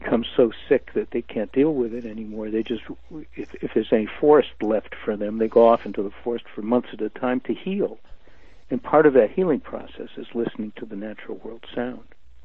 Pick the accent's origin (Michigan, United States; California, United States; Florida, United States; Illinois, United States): Michigan, United States; I grew up in the Midwest and just outside of Detroit in the late 1930s and early 1940s.